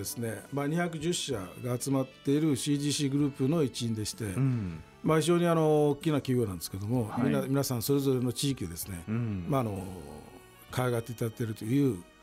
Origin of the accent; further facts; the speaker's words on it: Nishinomiya, Hyogo, Japan; moved away as an adult; also born or lived in Kagawa; now in Tokyo, Japan; 小学校の、まあ、高学年から西宮っていう兵庫県のに、まあ、移りましてですね